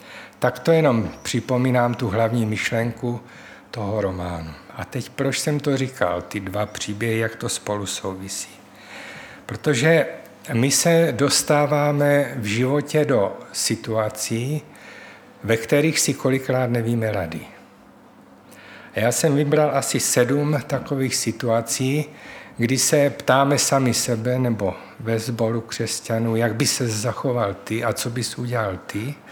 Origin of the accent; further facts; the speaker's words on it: Olomouc, Olomouc Region, Czechia; jsem z Olomouce